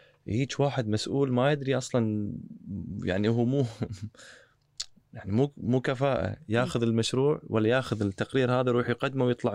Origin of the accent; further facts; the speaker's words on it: Kuwait; إحنا عندنا بالكويت